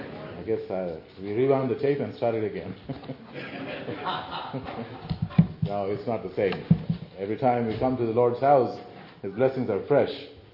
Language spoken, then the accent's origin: English; India; I'm from the country of India, born and raised in India. I sound a little different, don't I?